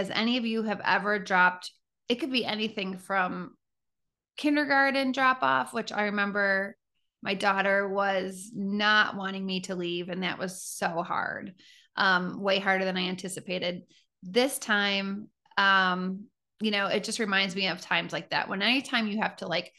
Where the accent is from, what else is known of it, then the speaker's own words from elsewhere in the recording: New York, United States; I also went to college in Florida, and it was, you know, I was from New York